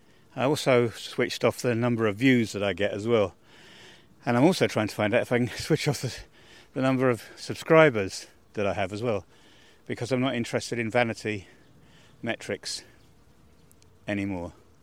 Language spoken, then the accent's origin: English; United Kingdom; I'm being typically British, aren't I?